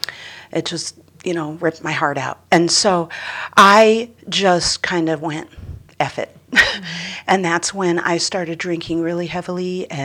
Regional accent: Priest River, Idaho, United States; So I grew up in Priest River, Idaho, which is about 3 hours north of Moscow. And my dad's whole side of the family is up there. And so it was a real small town.

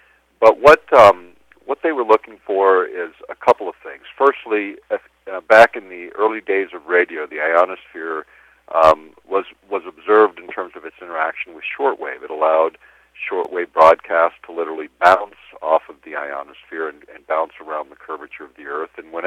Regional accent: Alaska, United States; Yes, I'm from Alaska. I live here in Anchorage

